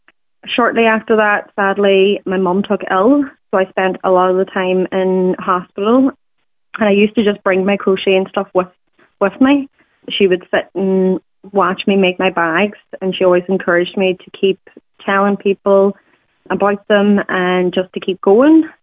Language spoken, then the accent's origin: English; Buncrana, Ulster, Ireland; My background is that I've been born and raised in Buncrana.